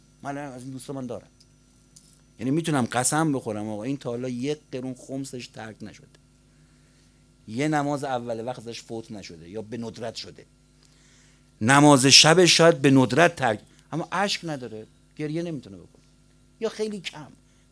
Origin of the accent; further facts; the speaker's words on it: Tehran, Tehran Province, Iran; رفقای ما از محل ما که حالا اونور تهرانه دیگه، ما غرب تهرانیم دیگه،